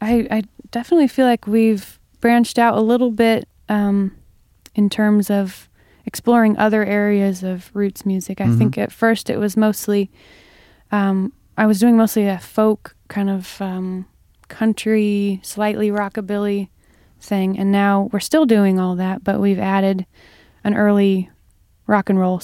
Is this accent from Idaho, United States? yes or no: yes; Idaho, United States; I'm from Idaho originally